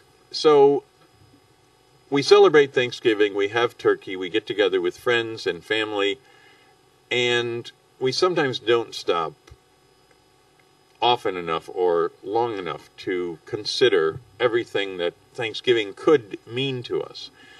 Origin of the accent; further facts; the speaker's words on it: Webster, New York, United States; And I talked to my brother Tim in Webster, New York, my hometown.